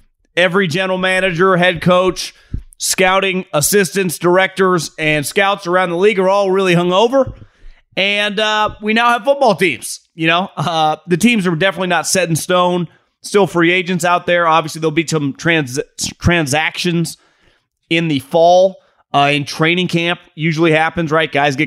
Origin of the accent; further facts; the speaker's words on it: Davis, California, United States; I grew up in Davis, California, worked 5 minutes away from Sacramento.